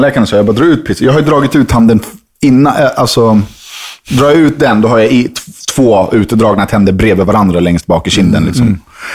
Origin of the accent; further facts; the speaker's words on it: Stockholm, Stockholm County, Sweden; hon var från Djursholm, jag var från Högdalen.